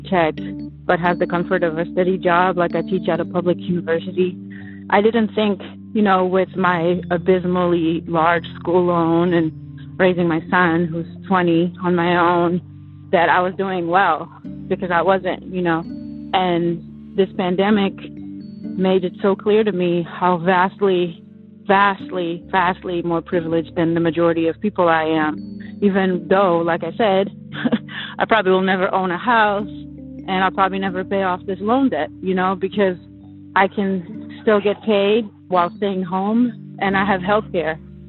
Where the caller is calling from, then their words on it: Philadelphia, Pennsylvania, United States; I'm calling from Philadelphia.